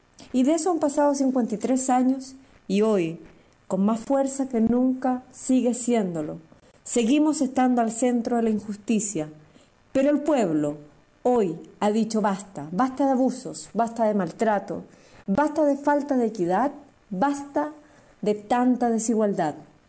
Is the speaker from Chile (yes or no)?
yes; Chile; now in El Salvador; chilena, residente hace 5 años en El Salvador.